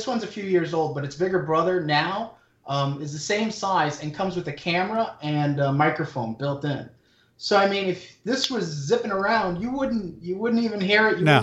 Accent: New York, United States; now in Canada; I live in the Great White North. I'm originally from the States, originally from New York, but I now live in Canada.

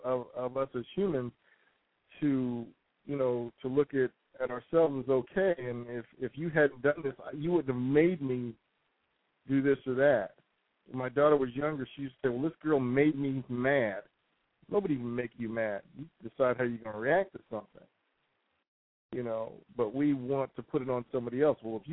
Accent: New York, United States; The way I grew up in New York, if somebody hurt you, you hurt them back harder so they won't do it again.

